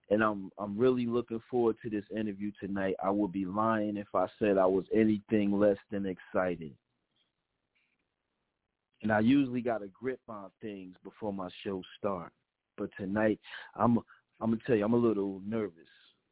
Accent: Paterson, New Jersey, United States; I'm proud. I'm proud to be a Patersonian.

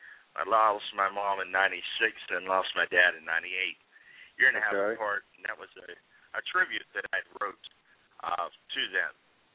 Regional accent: Tulsa, Oklahoma, United States; moved away as an adult; now in Pittsburgh, United States; I'm originally a southern boy. I grew up around the Tulsa, Claremore, Oklahoma area. It's where a lot of my childhood and adult years were raised there. And about when I was about 21, 22, I moved up here to the Pennsylvania state.

